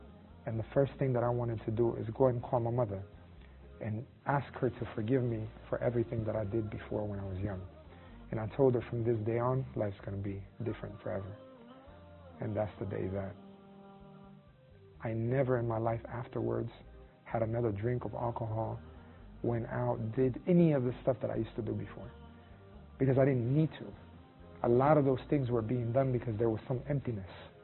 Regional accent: Colombia; I said, I'm from Colombia.

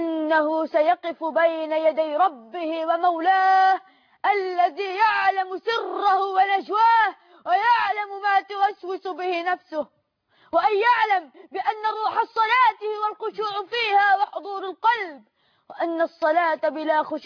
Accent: Egypt

